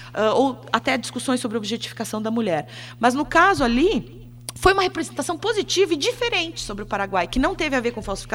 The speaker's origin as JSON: {"language": "Portuguese", "region": "Santa Catarina", "country": "Brazil", "also_born_or_lived": "Rio Grande do Sul", "said": "Sou catarinense."}